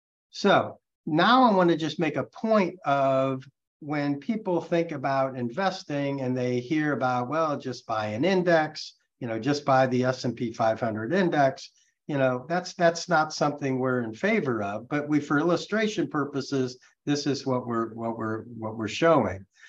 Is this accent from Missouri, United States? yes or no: yes; Missouri, United States; Now, I'm originally from Missouri, and that's the show me state.